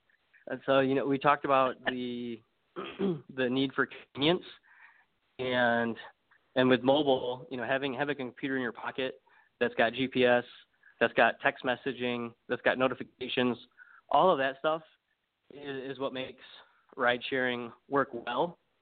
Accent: Michigan, United States; So I'm from Michigan, but Yale is from Atlanta, one of our co-founders, and Anya's from New York.

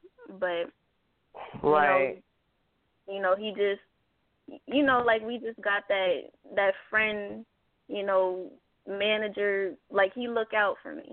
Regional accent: Harrisburg, Pennsylvania, United States; now in Atlanta, United States; So we was in my hometown at the time, Harrisburg. We both had lived there.

